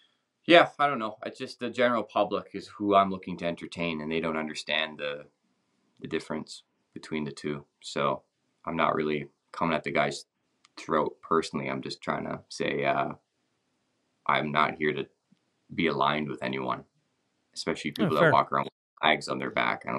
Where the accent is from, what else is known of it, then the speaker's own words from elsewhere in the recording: Calgary, Alberta, Canada; Yeah, I'm from Calgary, and I started comedy because I was in radio